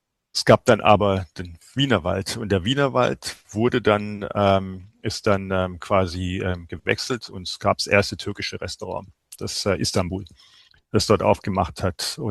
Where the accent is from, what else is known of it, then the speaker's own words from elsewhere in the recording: Mannheim, Baden-Württemberg, Germany; Und als Mannheimer ist man das gewohnt.